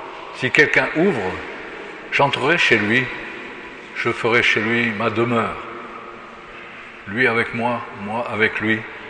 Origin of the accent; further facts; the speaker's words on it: Occitanie, France; Je suis originaire du Gers. J'ai grandi près d'Auch.